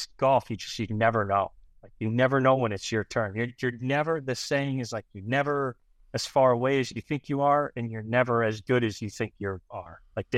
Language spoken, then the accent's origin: English; Vermont, United States; Yeah, I grew up in Vermont too, so it's close.